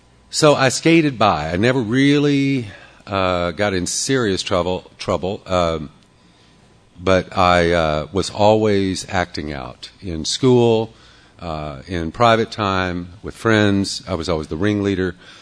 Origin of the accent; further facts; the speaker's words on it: Shreveport, Louisiana, United States; So I grew up, as soon as I started getting a consciousness, I grew up over in Shreveport, which was a big mistake.